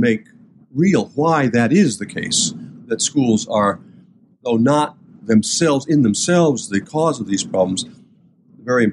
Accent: Port Clinton, Ohio, United States; When I was growing up in Port Clinton and my parents talked about doing things for our kids here in town

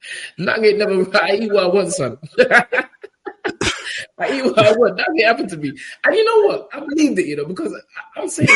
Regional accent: Ghana; I'm Ghanaian. We don't eat that.

